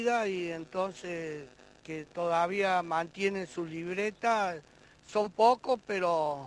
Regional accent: Córdoba, Argentina; Sí, sí, de acá, nací acá en la ciudad de Córdoba.

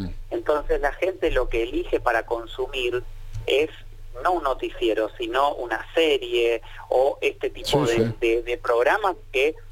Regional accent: Chaco, Argentina; now in Buenos Aires, Argentina; Pero también soy del interior, ¿eh? No me vayan a confundir con los porteños, porque yo soy del Chaco también.

